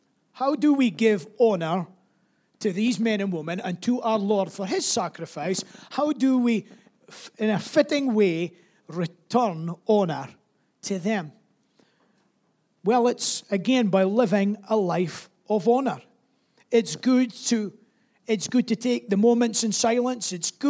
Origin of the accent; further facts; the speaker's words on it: Scotland, United Kingdom; Well, remember, we're Scottish.